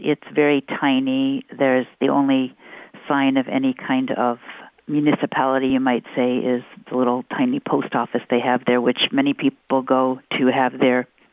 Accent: East Coast, United States; Well, I'm a Franciscan Sister of the Eucharist, as you mentioned earlier. I'm originally from the East Coast, the other side of the country

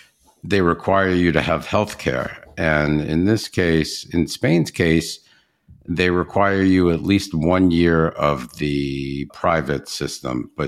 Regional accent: New York, United States; when I grew up in New York, and I think they did away with it in the 60s or 70s.

